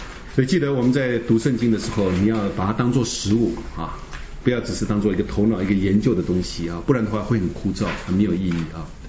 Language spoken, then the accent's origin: Chinese; China; 我们从中国来的时候这样睁大大的